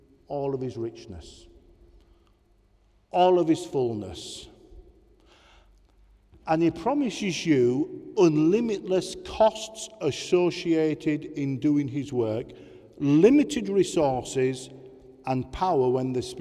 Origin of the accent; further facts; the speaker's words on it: Yorkshire and the Humber, United Kingdom; I'm a Yorkshireman.